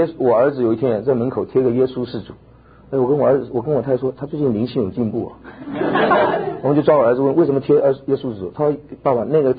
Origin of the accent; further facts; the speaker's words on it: China; 我们是中国人，要复兴中国文化